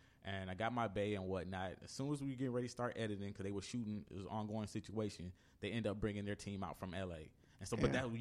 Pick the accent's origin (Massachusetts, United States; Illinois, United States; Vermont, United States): Illinois, United States; now in Los Angeles, United States; I'm from Illinois. Outside of Chicago.